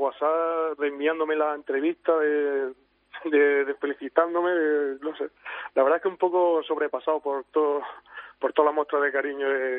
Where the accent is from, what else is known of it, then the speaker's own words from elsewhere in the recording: Orcera, Andalusia, Spain; En mi pueblo, que es Orcera, que somos 1000 y poco habitantes, tengo muchos amigos que son del Atleti